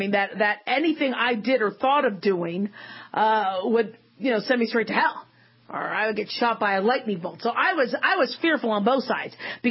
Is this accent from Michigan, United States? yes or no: no; Phoenix, Arizona, United States; I grew up in Phoenix, Arizona, and we'd have those monsoons. And there was some pretty violent lightning storms.